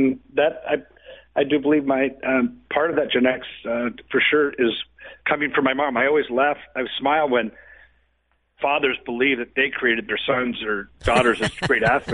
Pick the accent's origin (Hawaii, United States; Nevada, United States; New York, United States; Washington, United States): Nevada, United States; Reno; also born or lived in Lake Tahoe; I grew up in Lake Tahoe, Reno, and the backpacking, fly fishing, skiing really changed my life.